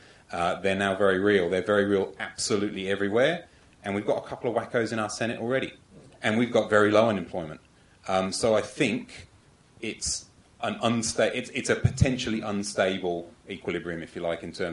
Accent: United Kingdom; now in Australia; You might be able to tell from my North Atlantic lilt that I'm not from Australia originally. I'm from the UK. I left the UK in 2000.

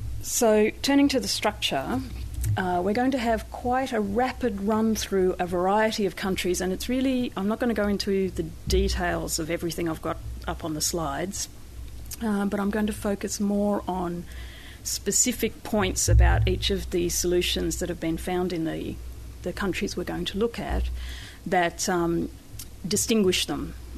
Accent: Australia; And I, as an Australian, was sitting there wondering why long-term care insurance was so successful in France

